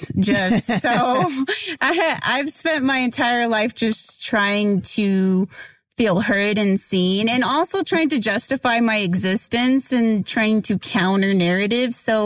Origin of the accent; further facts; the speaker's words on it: Oklahoma, United States; Yeah, so I grew up in Oklahoma. I'm Kiowa and Apache.